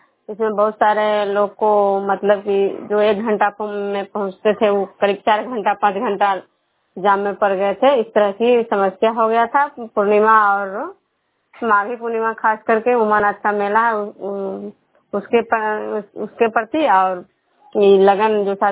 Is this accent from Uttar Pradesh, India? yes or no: no; Khajra, Bihar, India; मैं विष्णुपुर ग्राम खजरा पंचायत नालंदा जिला नगनौसा प्रखंड के निवासी हूँ।